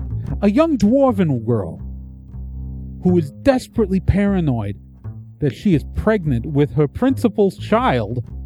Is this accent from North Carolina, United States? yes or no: no; New Jersey, United States; I think you should keep in mind, I'm from New Jersey.